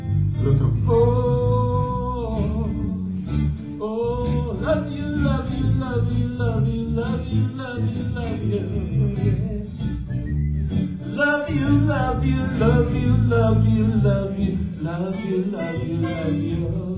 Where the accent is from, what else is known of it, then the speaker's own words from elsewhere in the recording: Brooklyn, New York, United States; well, I grew up in Brooklyn, you know, and when I was growing up, nobody had any money.